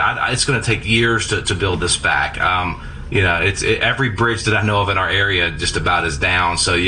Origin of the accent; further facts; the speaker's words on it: Louisiana, United States; I've been in a lot of floods. I mean, I'm from Louisiana.